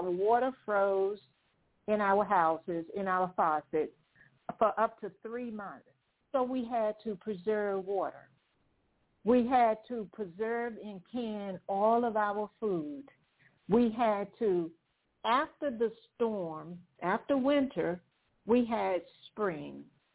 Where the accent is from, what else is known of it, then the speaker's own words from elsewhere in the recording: North Carolina, United States; I grew up in Western North Carolina, if any of you are familiar with this